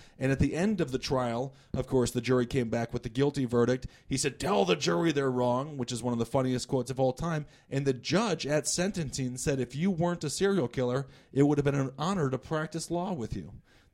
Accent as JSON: {"language": "English", "region": "Wisconsin", "country": "United States", "tie": "born or raised there", "said": "obviously, Dahmer is from my home state of Wisconsin."}